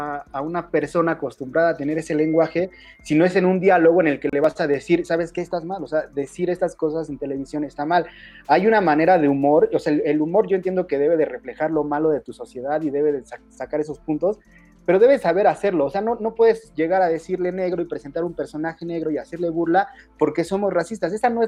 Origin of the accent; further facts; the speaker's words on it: Mexico; como mexicanos, tenemos que empezar a revisarnos nuestro comportamiento